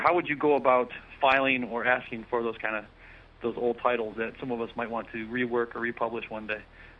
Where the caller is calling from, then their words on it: South Korea; I'm calling from South Korea.